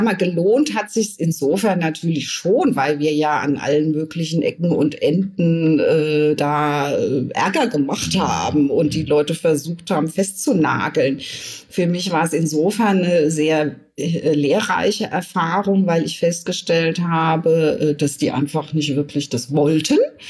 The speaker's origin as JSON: {"language": "German", "country": "Germany", "said": "als Jugendliche war ich im Ausland und wurde dort als Deutsche abgelehnt."}